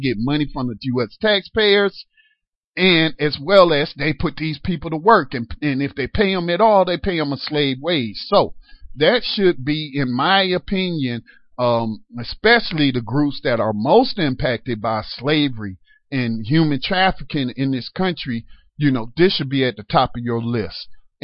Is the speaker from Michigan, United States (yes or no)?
yes; Detroit, Michigan, United States; moved away; Well, I can identify with your background growing up in Detroit in the 1970s